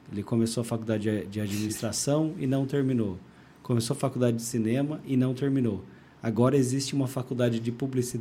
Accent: Indaiatuba, São Paulo, Brazil; also born or lived in Germany; eu nasci aqui em Indaiatuba, né? E morei a vida inteira no interior, assim. Eu tive um período curto que eu morei fora, mas, tipo, morei na Alemanha, mas morei a vida inteira aqui.

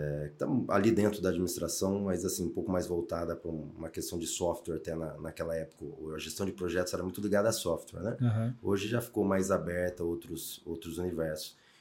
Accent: Bauru, São Paulo, Brazil; Sou do interior também, né? Aqui de Bauru, mais para dentro do estado ainda.

